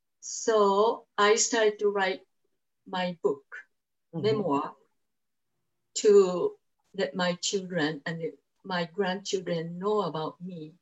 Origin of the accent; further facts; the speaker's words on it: Japan; moved away as an adult; now in Canada; I was brought up in Japan. And I left Japan 1966 shortly after I graduated from high school. I met a man in Japan and I came to Canada to marry him, then my ex.